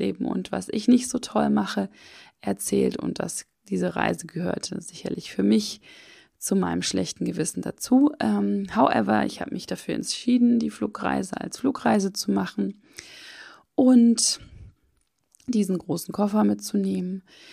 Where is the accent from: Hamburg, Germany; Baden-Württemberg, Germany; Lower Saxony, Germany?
Hamburg, Germany; Und zwar war ich jetzt eine Woche mit unseren beiden Kindern in meiner Heimat in Hamburg zu Besuch bei meinen Eltern.